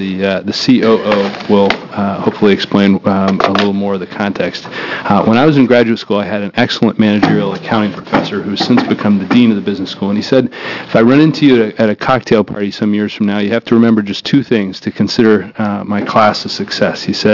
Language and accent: English; Beaverton, Oregon, United States; from Beaverton.